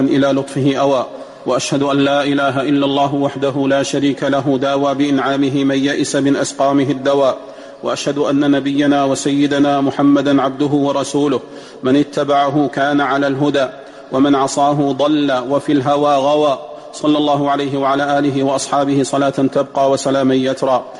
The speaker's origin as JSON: {"language": "Arabic", "country": "Saudi Arabia"}